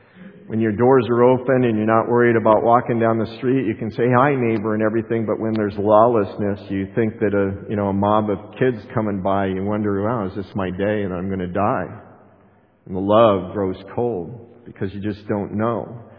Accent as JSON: {"language": "English", "region": "Colorado", "country": "United States", "tie": "born or raised there", "said": "Just like, again, Cassie Brunell in Columbine High School, you know, in my hometown, when the two killers went into Columbine High School many years ago"}